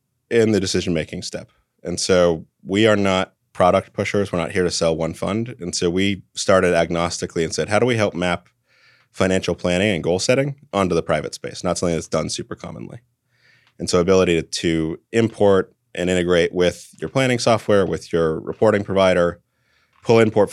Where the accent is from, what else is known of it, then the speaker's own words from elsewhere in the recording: San Francisco, California, United States; I grew up in San Francisco, coming of age during the dot-com boom and bust.